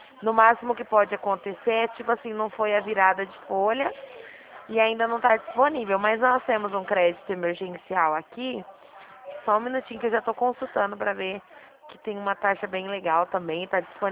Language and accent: Portuguese; Dracena, São Paulo, Brazil; Eu não sou do estado do Paraná, né? Sou de São Paulo. Dracena, interior.